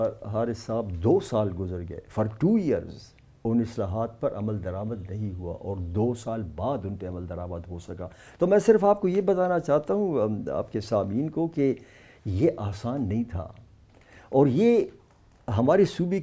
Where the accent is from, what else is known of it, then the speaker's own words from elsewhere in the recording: Khyber Pakhtunkhwa, Pakistan; پختونخوا جو ہمارا صوبہ ہے